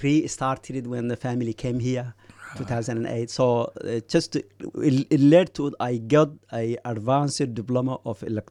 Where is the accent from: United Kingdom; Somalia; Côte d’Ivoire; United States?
Somalia; who spoke to me also a bit that when I said I'm from Somalia